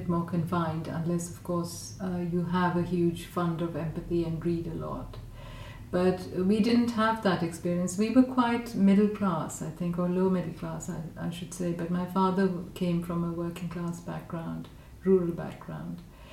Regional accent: Karachi, Sindh, Pakistan; also born or lived in Lahore / Rawalpindi / Bangladesh; I was born in Karachi, but we had quite a peripatetic childhood, with my father being moved around quite a lot. So every 3 years we'd go to different places. And we have lived in Lahore quite a lot, and Rawalpindi, and also what was formerly East Pakistan

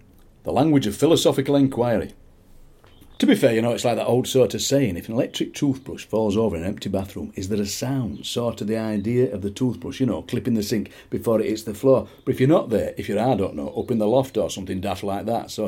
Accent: Yorkshire and the Humber, United Kingdom; after all these years on radio, get people taking the mickey out of my accent, get people writing to me, get people saying, you can't talk like that on radio. You get a lot of that. The professional Yorkshireman thing

